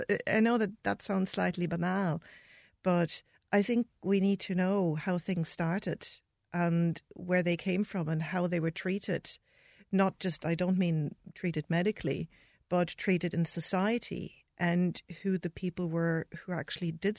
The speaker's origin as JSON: {"language": "English", "country": "Germany", "tie": "born or raised there", "said": "I grew up in Germany in the 80s, 90s."}